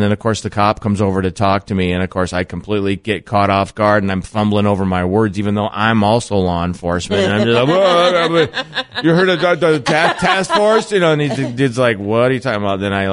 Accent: Midwest, United States; growing up in the Midwest, where we deal with ice and snow and things like

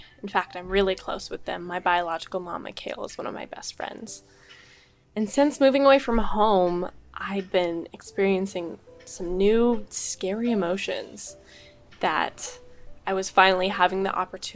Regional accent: Idaho, United States; born there; And I was adopted from Southern Idaho, the same state I currently live in, and know all of my biological family.

